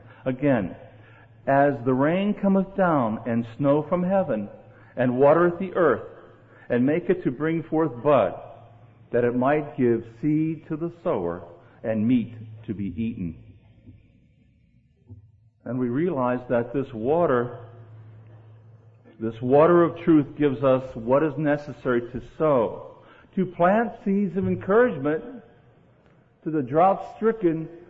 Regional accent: Florida, United States; Texas and Florida, my home state. We've been in a drought, but now we were 10 inches above normal.

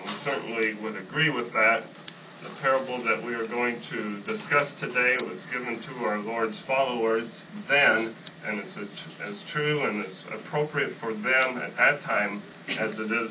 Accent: New Mexico, United States; Well, as you know, I am from New Mexico, and in New Mexico, the Chamber of Commerce calls it the Land of Enchantment.

